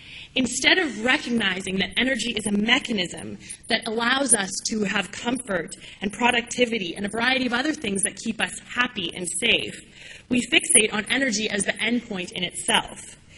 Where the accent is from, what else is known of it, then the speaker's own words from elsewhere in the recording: Canada; I hold a unique position of being a Canadian who runs a global not-for-profit.